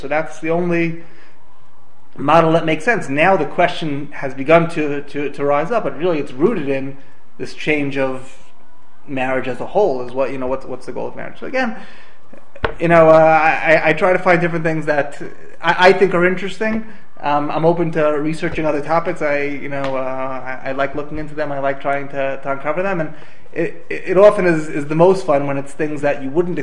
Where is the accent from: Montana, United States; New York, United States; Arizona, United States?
New York, United States; moved away as an adult; now in Israel; I grew up in New York, went to YU, made Aliyah 7 years ago, roughly.